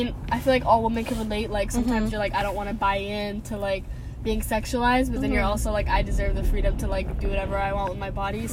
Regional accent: United States; Well, I'm an immigrant, but I was raised in the U.S. but I'm from East Africa

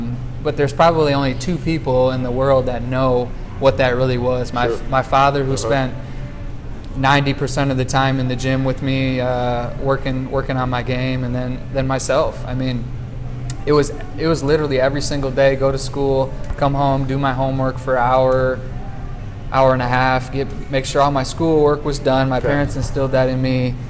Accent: Grand Rapids, Michigan, United States; Growing up in the Grand Rapids area, the fan base, the people in this community are very tight.

